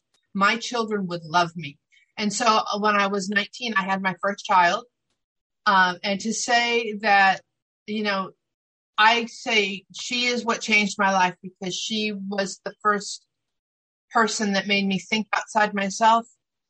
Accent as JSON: {"language": "English", "region": "California", "country": "United States", "tie": "born or raised there", "also_born_or_lived": "Pennsylvania", "said": "I was born in Pennsylvania and to a workaholic, bipolar father and a drunk mother. And they split up when I was two, and my dad moved across country to California."}